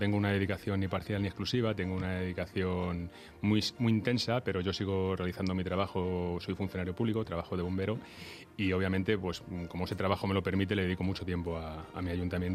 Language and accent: Spanish; Móstoles, Community of Madrid, Spain; No, yo soy de Móstoles, soy muy mostoleño.